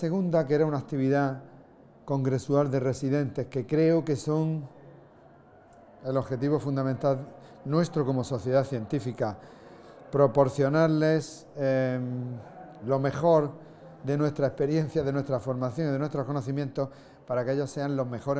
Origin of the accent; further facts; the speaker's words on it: Peligros, Andalusia, Spain; yo soy de Granada, aunque llevo en La Mancha 25 años, pero soy de Granada, de un pueblecito al norte que se llama Peligros. Estudié la carrera de medicina allí